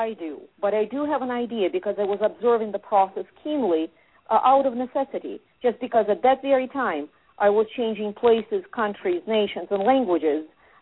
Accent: Russia; English is a second language; moved away as an adult; also born or lived in Ukraine; I was growing up in Russia with three languages simultaneously. Father speaks Ossetian, mother Ukrainian, growing up in Russia. Then went to school in Russia and Ukraine, and got my first education at St. Petersburg University.

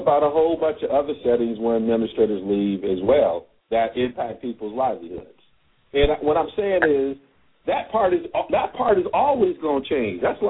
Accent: Michigan, United States; a couple of us, we're from Michigan

